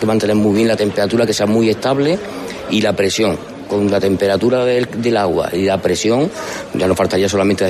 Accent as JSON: {"language": "Spanish", "town": "Córdoba", "region": "Andalusia", "country": "Spain", "said": "Sí, yo soy de Andaluz, aunque la fábrica la tenemos ahí en Gandía, en Valencia. Pero bueno, sí, vengo de Andalucía, de Córdoba, sí."}